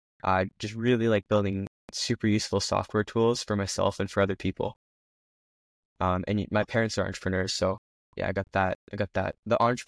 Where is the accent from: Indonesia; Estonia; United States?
Indonesia; Bali; Because, like, I grew up mostly in Bali